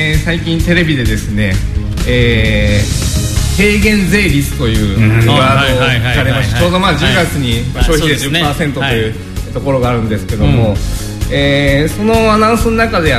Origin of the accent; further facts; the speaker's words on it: Hiroshima, Japan; now in Nagoya, Japan; 広島出身でして、広島からスタートしまして、はいはい、今名古屋に住んでるんですけども